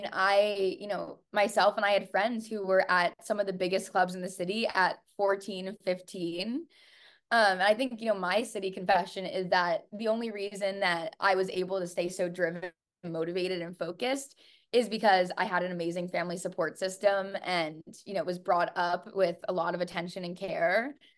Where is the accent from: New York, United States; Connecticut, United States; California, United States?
New York, United States; New York City; someone who grew up in New York City and, you know, grew up on the Upper East Side, went to an all-girls school